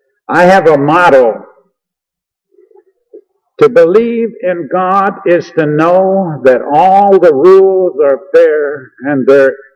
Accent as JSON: {"language": "English", "region": "Michigan", "country": "United States", "tie": "born or raised there", "said": "I was raised in Michigan, and outside Albion, Michigan, there's a boys' ranch called the Star Commonwealth for Boys."}